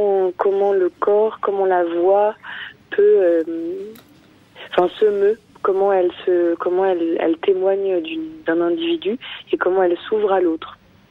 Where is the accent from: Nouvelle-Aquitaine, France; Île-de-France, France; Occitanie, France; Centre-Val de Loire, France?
Nouvelle-Aquitaine, France; moi je viens plutôt du Poitou-Charentes et de ces paysages-là plus simples, là à l'ouest, sans vraiment d'océan, sans vraiment de montagne ni de rhizome.